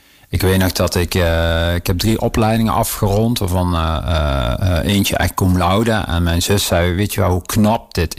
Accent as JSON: {"language": "Dutch", "region": "Limburg", "country": "Netherlands", "moved": "yes", "lives_now": "Eindhoven, Netherlands", "said": "nu kom ik wel uit Limburg, maar ik woon al 25 jaar in Brabant. En ik zou nergens anders willen wonen dan Eindhoven."}